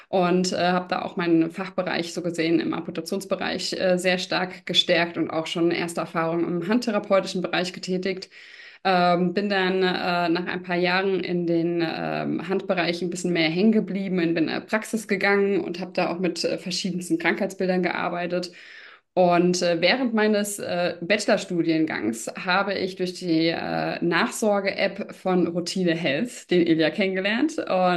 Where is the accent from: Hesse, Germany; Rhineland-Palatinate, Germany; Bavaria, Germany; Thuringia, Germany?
Rhineland-Palatinate, Germany; ich komme so aus der Gegend Mainz-Wiesbaden